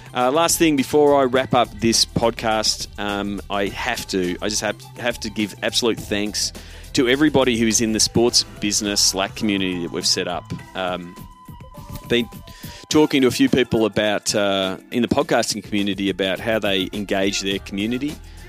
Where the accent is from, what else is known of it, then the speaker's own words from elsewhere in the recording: Melbourne, Victoria, Australia; I was lucky enough to catch up with Russell Scabetti when he visited my hometown in Melbourne for a conference.